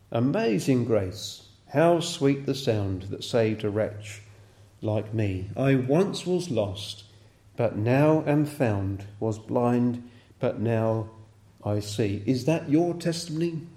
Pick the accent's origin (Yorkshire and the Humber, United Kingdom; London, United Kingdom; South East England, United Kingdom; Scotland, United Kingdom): South East England, United Kingdom; Hadlow Down; born there; the village where I was born in East Sussex, Hadlow Down.